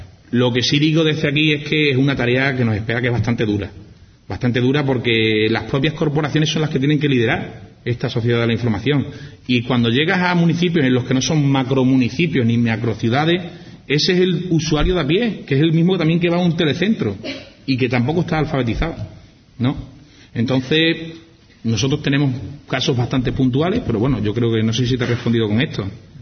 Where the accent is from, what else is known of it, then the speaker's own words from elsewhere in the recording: Almendralejo, Extremadura, Spain; Hace poquito ha sido el voto de las candelas, la fiesta de las candelas de mi pueblo, Almendralejo.